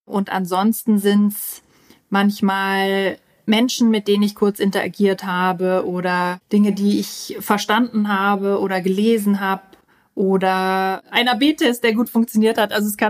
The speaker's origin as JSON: {"language": "German", "region": "Vorarlberg", "country": "Austria", "said": "ich weiß, ich klinge wie Hannover, aber ich bin eigentlich Österreicherin und bin mit zwei ganz extremen österreichischen Dialekten aufgewachsen und habe mich dann irgendwie für Hochdeutsch entschieden."}